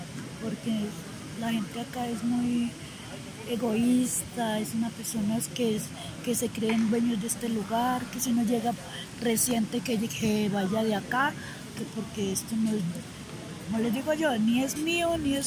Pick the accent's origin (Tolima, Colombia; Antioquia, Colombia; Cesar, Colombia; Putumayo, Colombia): Tolima, Colombia; Fresno; Yo soy del Fresno, Tolima.